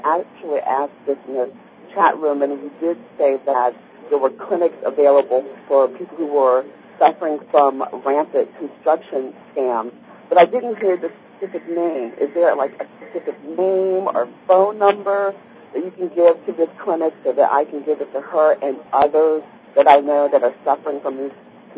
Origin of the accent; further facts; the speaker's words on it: New Orleans, Louisiana, United States; now in Baton Rouge, United States; Yes. Actually, I'm originally from New Orleans. I didn't return after the storm, but my parents did.